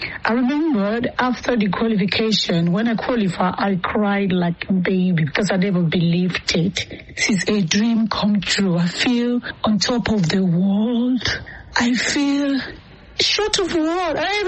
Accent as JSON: {"language": "English", "country": "Nigeria", "tie": "born or raised there", "said": "I remember growing up in Nigeria back then."}